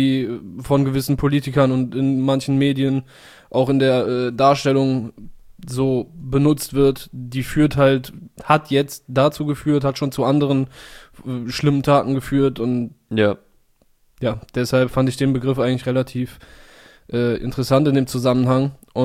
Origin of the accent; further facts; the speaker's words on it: Cologne, North Rhine-Westphalia, Germany; Das ist ja für mich als Kölsche Jung fast wie so ein an Karneval Samstag.